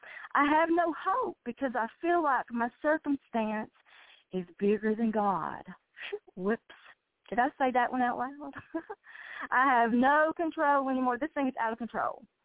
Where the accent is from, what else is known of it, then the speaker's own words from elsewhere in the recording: Kentucky, United States; I'm from Kentucky, so of course the lady in Kentucky.